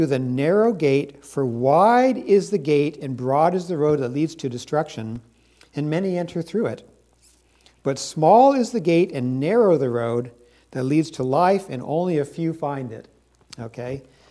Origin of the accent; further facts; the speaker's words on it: San Francisco, California, United States; Many of you know that I grew up in San Francisco